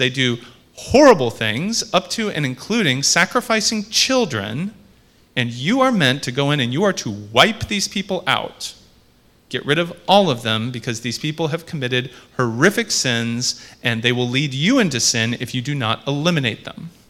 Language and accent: English; United States; I'm from the United States, and it's fair to say that not only in my country, but in every country